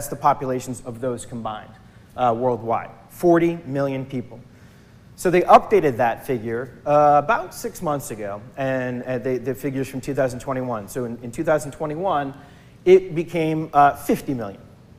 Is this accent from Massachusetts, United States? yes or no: yes; Massachusetts, United States; Recently, I grew up in the North Shore. We do a lot of our services up on the North Shore.